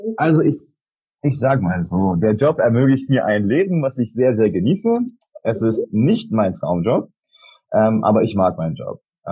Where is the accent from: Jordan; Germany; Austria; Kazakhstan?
Jordan; Also ich komme ja auch aus der Gegend, ich bin in Jordanien aufgewachsen.